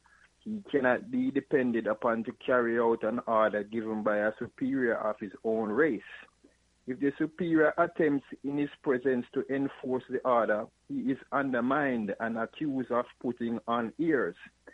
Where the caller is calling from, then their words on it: Memphis, Tennessee, United States; calling from Memphis.